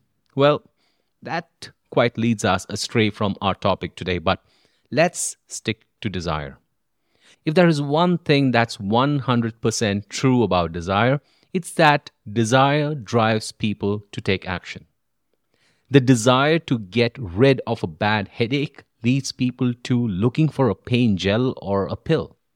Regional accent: India; growing up in India was fun.

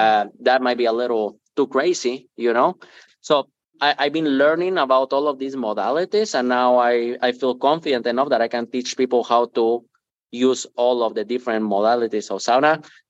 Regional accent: Guatemala; now in Minnesota, United States; I'm a Latin guy. I'm from Guatemala. I live in Minnesota.

